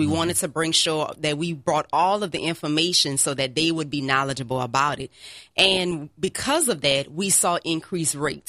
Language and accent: English; Lafayette, Louisiana, United States; I'm from Lafayette.